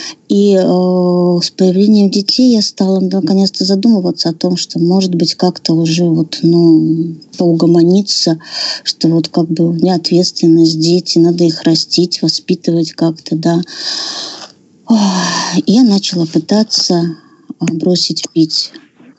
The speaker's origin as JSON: {"language": "Russian", "country": "Belarus", "said": "Итак, я из Беларуси. У меня 3 года 7 месяцев трезвости, мне 44 года"}